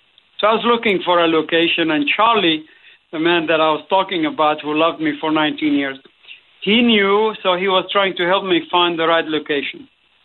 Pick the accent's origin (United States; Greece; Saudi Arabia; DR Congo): Saudi Arabia; also born or lived in Gaza Strip; 2 months after my birth, my family immigrated from the Gaza Strip to Saudi Arabia. So I grew up in Saudi Arabia. And I grew up as a Palestinian immigrant and refugee.